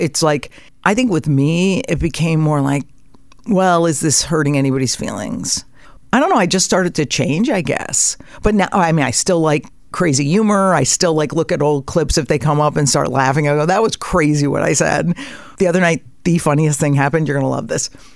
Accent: Connecticut, United States; I mean, I grew up in Connecticut. We weren't rich or anything, but there's privilege to that.

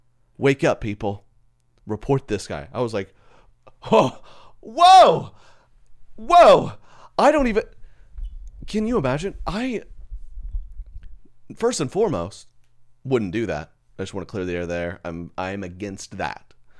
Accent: Arkansas, United States; Like, listen, I'm from South Arkansas, so I know.

